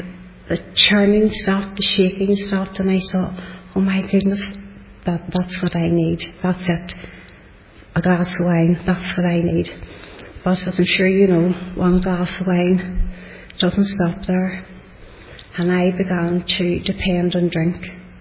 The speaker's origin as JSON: {"language": "English", "town": "Belfast", "region": "Northern Ireland", "country": "United Kingdom", "tie": "born or raised there", "said": "born in Shankill Road"}